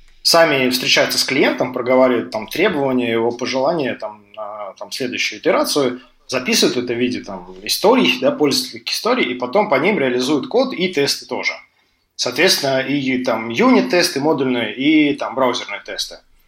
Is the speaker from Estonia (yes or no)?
yes; Estonia; я вообще разработчик из Эстонии, из фирмы CodeBorn.